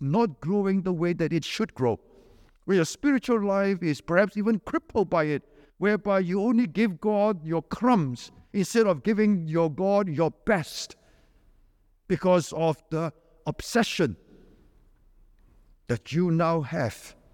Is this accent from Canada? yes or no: no; Malaysia; now in Singapore; when we came over from Malaysia to Singapore, when my dad brought us all over here